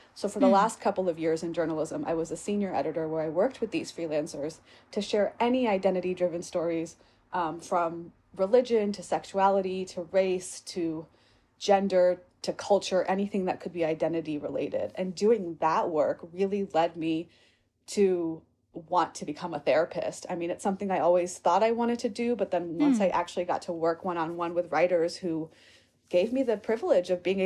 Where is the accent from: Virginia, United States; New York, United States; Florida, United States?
Virginia, United States; born there; So I was born outside of Richmond, Virginia. My parents and my siblings were all born in India, but my mom was socialized and grew up in Japan.